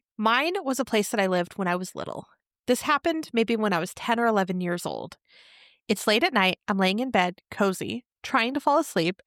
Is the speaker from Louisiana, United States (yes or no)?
no; California, United States; That sounds crazy. And I'm from California. I hadn't heard of any of this.